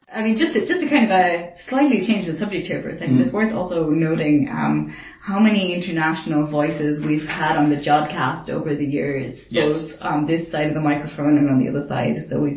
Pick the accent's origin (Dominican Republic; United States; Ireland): Ireland; now in United Kingdom; because I am Irish, so I'm not a UK citizen.